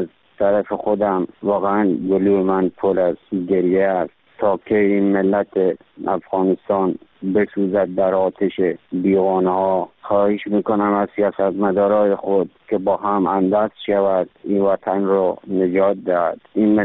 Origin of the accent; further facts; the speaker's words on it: Iran; من 25 سال در ایران زندگی کردم، بزرگ شده ایرانم